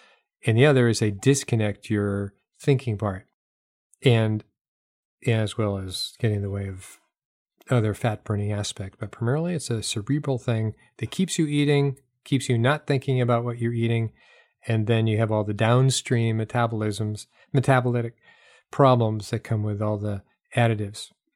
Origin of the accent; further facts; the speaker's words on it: New Hampshire, United States; I grew up in New Hampshire, and they had dog track down in Rockingham, and they have a few places in Massachusetts.